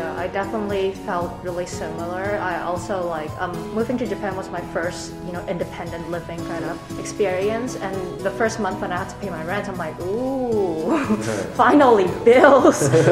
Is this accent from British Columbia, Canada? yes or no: yes; Vancouver, British Columbia, Canada; I'm from Vancouver, which is in British Columbia